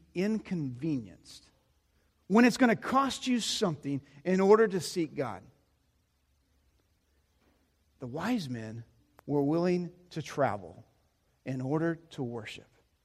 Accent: Dumas, Texas, United States; because I grew up in Dumas, Texas, I would like Southern gospel country sounding music

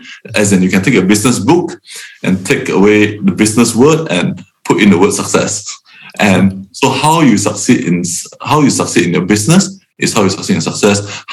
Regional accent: Singapore; moved away as an adult; now in London, United Kingdom; I'm from Singapore and I've lived there all my life before coming to the UK to study to be a vet in London back in 99

